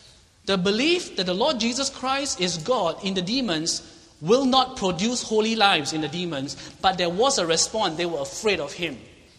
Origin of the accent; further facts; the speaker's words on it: Singapore; Why? Because I'm a Singaporean. I'm thankful for our president.